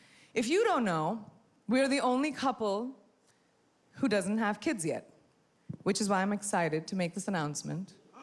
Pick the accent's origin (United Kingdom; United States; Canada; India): India; I'm from India, a country rich in culture, in music, in entertainment.